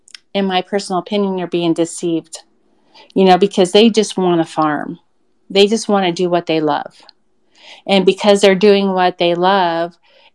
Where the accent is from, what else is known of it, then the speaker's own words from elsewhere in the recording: Jerome, Idaho, United States; I grew up in Jerome, and I went from first to 12th grade with all of these people.